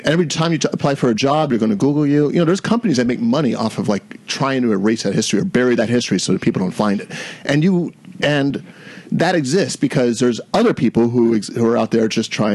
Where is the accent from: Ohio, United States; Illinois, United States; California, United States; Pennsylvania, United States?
California, United States; San Clemente; also born or lived in Flushing, New York; I was born in Flushing, New York. I went to high school actually in San Clemente, California.